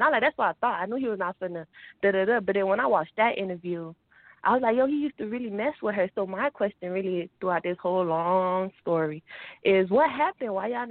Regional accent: Miami, Florida, United States; now in Missouri, United States; I'm from Florida, from Miami, Florida, where I work at, number white folks. I'm in Missouri right now.

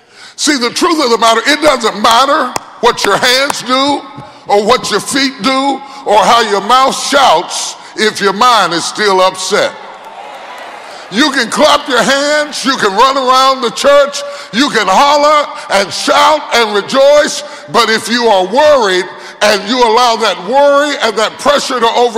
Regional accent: West Virginia, United States; I was a little fat little kid growing up in West Virginia.

